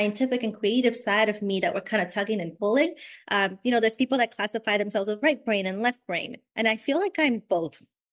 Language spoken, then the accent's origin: English; Lowell, Massachusetts, United States; I grew up in Lowell, Massachusetts, which isn't necessarily the best city to grow up in, but it's not the worst either, you know, depending on what lists you're looking at.